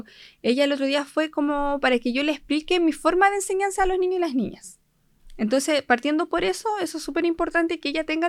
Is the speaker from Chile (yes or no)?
yes; Osorno, Los Lagos, Chile; now in Purranque, Chile; Yo nací acá en Osorno, viví hartos años, pero yo vivo ahora en Purranque, ya que son como a media hora de acá de Osorno.